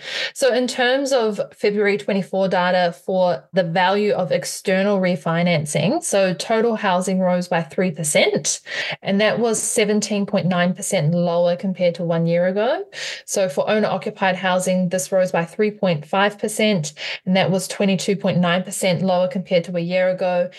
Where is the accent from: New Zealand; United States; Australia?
New Zealand; we're both Kiwis, right? So we come from New Zealand.